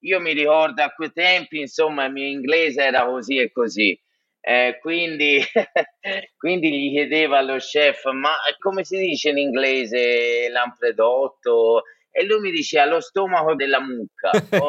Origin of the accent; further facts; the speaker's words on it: Prato, Tuscany, Italy; Io sono di Prato, originario, quindi Firenze è molto vicino a me.